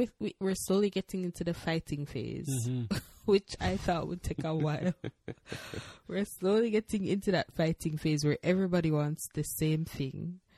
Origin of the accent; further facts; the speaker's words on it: Jamaica; growing up in Jamaica, mm-hmm. we tend to think that the rest of the world is way more exposed